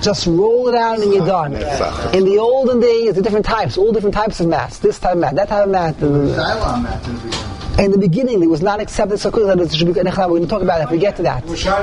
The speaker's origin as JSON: {"language": "English", "region": "New York", "country": "United States", "tie": "born or raised there", "said": "I grew up in the Lower East Side, so we had bamboo."}